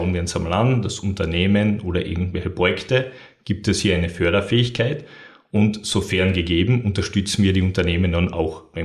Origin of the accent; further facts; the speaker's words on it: Carinthia, Austria; moved away as an adult; now in Graz, Austria; ich selbst bin ursprünglich aus Kärnten, bin dann über Studium nach Graz gekommen